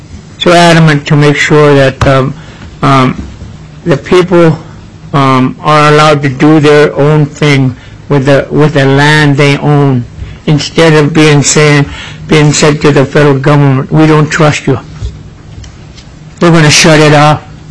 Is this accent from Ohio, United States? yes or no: no; Alaska, United States; born there; I was born in Anwar, but I live in NPRA.